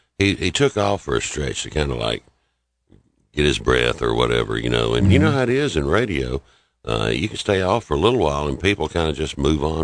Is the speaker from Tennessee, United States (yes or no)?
yes; Nashville, Tennessee, United States; when people, like local Australians, when they heard that I was from Nashville, they were enthralled because they knew about country music in Nashville.